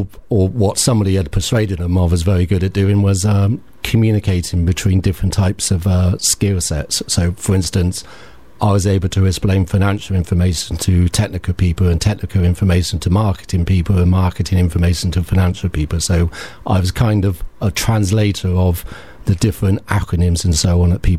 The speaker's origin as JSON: {"language": "English", "town": "Bristol", "region": "South West England", "country": "United Kingdom", "tie": "born or raised there", "said": "I was born and bred in Bristol. I was brought up on the Arcliffe Estate in the south of the city. Lived here for most of my life, or through, like many South Bristolians, I left the city to pursue my career elsewhere"}